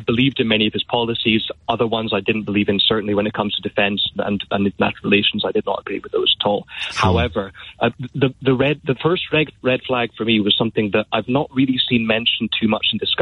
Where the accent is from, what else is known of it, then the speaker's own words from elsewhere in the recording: Scotland, United Kingdom; also born or lived in England; I moved up from England after the last election, after the 2019 election. I moved back up to Scotland.